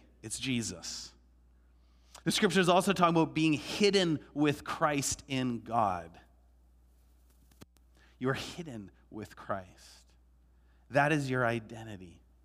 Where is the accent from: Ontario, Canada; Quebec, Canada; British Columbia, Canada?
British Columbia, Canada; Vancouver; growing up in Vancouver and the school system there, oftentimes the teachers and other classmates would mock you for having that belief